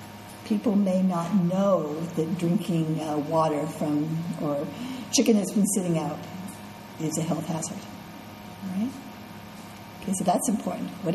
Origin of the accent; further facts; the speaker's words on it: Ireland; the meat, my pastries, and tea that we do as Irish people, and, you know, the Irish are never known for food.